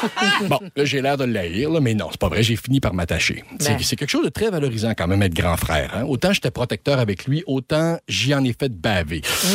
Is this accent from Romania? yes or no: no; Quebec, Canada; accent: Gaspésien; Mon accent gaspésien était pas prêt, moi, là.